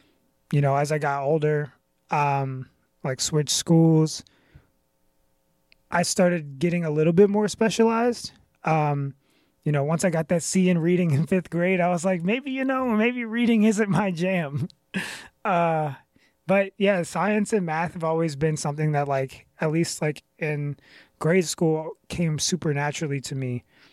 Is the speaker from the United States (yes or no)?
yes; Richmond, Virginia, United States; So I'm from Richmond, Virginia. I grew up in Richmond, like in a, like a pretty strong black community.